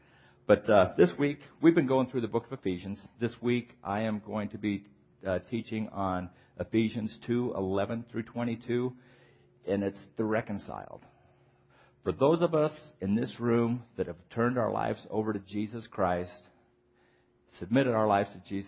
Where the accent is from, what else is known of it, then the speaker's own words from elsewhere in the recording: Salt Lake City, Utah, United States; And I grew up in Salt Lake City back in the 60s and 70s.